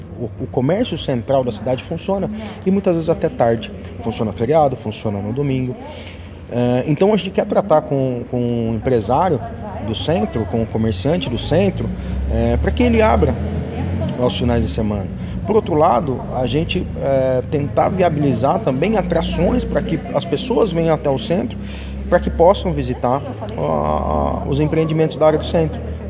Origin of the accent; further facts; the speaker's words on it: São Roque, São Paulo, Brazil; Sou de São Roque, sou nascido e criado em São Roque.